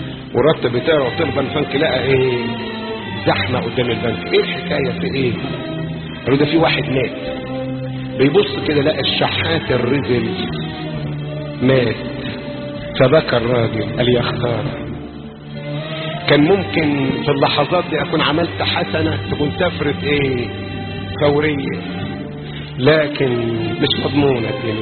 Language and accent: Arabic; Upper Egypt, Egypt; احنا بحكم ان انا صعيدي وانتوا اغلبكم صعايده